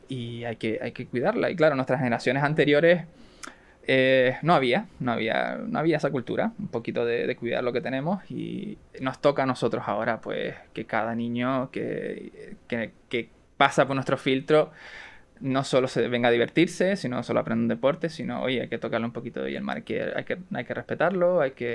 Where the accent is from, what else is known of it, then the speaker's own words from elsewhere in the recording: Puerto del Rosario, Canary Islands, Spain; Puerto Rosario, donde yo nací, pues mi municipio